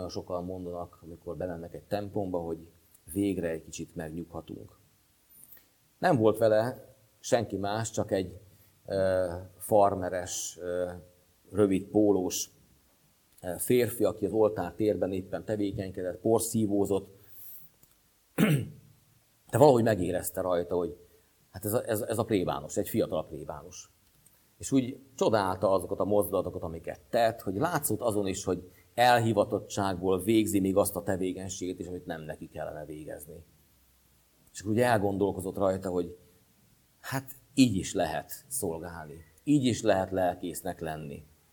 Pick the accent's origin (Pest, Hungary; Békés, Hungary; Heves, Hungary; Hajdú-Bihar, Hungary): Békés, Hungary; Békéscsaba; Én ugye békéssavai származású vagyok